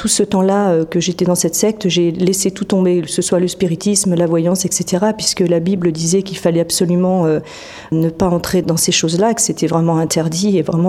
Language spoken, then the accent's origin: French; Paris, Île-de-France, France; À l'origine, je suis parisienne, mais je suis arrivée à Cholet dans le Maine-et-Loire il y a maintenant 5 ans.